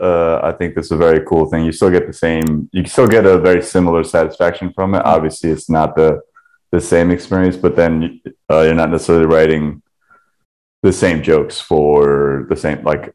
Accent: New Jersey, United States; now in New York, United States; I lived in Jersey and New York my whole life. You know, mm-hmm. I was born and raised in Jersey and then went to NYU. So I've been in New York since 2004

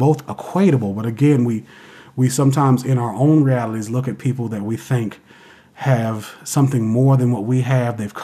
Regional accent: New Bern, North Carolina, United States; So I come from the coast, I'm come from New Bern, and again, it's just surrounded by trees and forests, particularly the Croatan National Forest.

